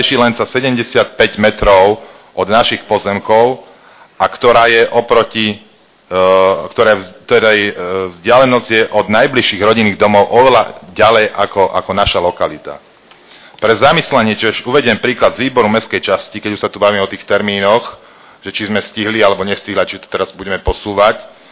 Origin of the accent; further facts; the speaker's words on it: Nitra, Nitra Region, Slovakia; Narodil som sa na Chrenovej, vyrastal som na Chrenovej, moje tri deti chodia na základnú školu Fatranská a pred dvomi rokmi sme sa presťahovali do Párovských hájov